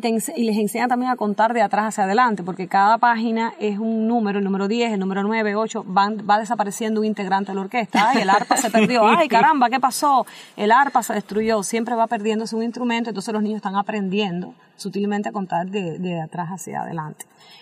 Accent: Palma Soriano, Santiago de Cuba, Cuba; Soy de Palma Soriano, en Santiago de Cuba, Palma Soriano, la tierra de la gente fuerte.

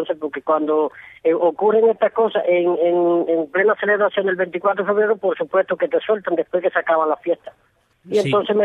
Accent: Cuba; mi hijo es cubano, y yo soy cubano

